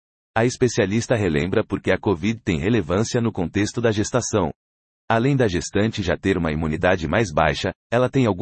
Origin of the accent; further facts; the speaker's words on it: Rio de Janeiro, Brazil; como eu sou do Rio e lá tinha liberado, peguei um voo para lá